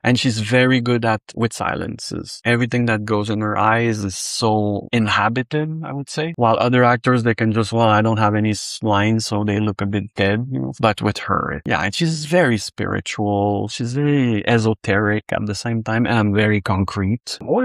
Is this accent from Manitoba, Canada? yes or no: no; Quebec, Canada; I come from Quebec is a place where everything is so well written all the time, and the rules are so strict, and you need to respect the budget.